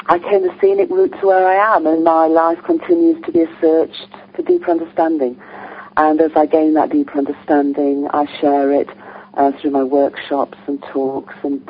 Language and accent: English; the north of England, United Kingdom; I'm English, I'm British. I'm based in a beautiful part of England, near Avebury, which is a sacred landscape. I grew up in the north of England, daughter of a coal miner